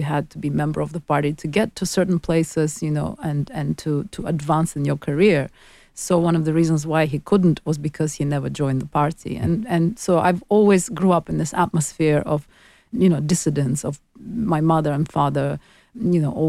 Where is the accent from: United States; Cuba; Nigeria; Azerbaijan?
Azerbaijan; And I was born in Soviet Union and grew up in Soviet Union, so I spent most of my childhood in Soviet Azerbaijan.